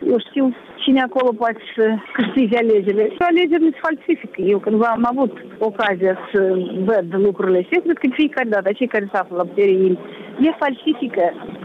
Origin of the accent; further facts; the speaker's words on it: Moldova; Dar, de o parte, eu vreau să spun că noi suntem slabi. Noi, moldovenii, suntem